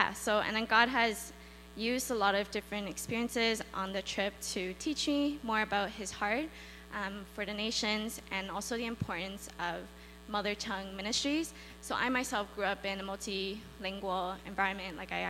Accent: Markham, Ontario, Canada; I am from Ontario, more specifically Markham, but that's pretty close to Toronto.

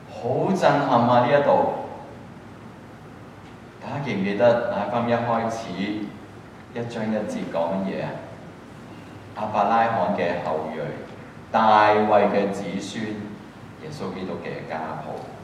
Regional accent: Guangdong, China; 我哋廣東人好興最後講一句咩啊？

